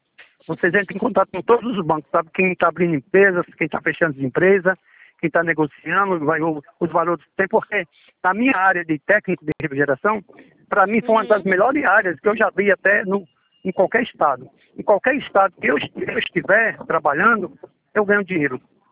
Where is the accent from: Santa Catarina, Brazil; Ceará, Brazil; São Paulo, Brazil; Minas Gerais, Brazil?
Santa Catarina, Brazil; born there; Natural do Rio de Janeiro. Eu nasci em Santa Catarina e fui registrado nessa cidade do Rio Grande do Norte.